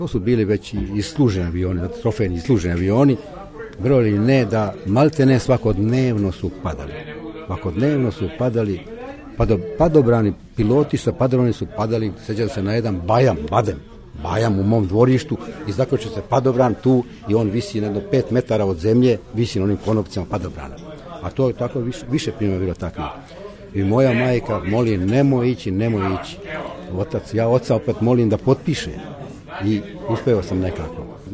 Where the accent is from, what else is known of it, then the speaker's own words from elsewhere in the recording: Zadar County, Croatia; born there; Ja sam rođen u Dalmaciji, blizu samog aerodroma Zemunik. Moja kuća, vazdušna linija, nema ni 500 metara do aerodroma.